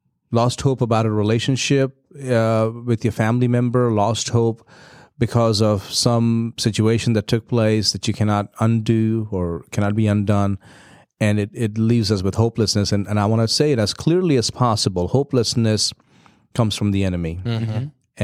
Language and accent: English; India; I grew up in India where from 12:30 to about 4, you don't go outside.